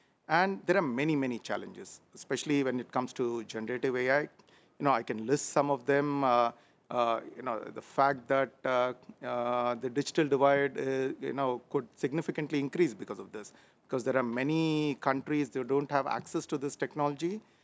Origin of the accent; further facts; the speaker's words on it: India; I come from India